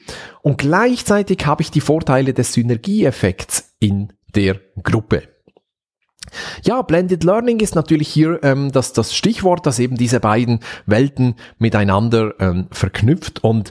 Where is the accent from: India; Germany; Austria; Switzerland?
Switzerland; Und gerade ich als Schweizer, uns wird ja nachgesagt, dass wir nicht ganz so schnell sprechen wie unsere deutschen Freunde.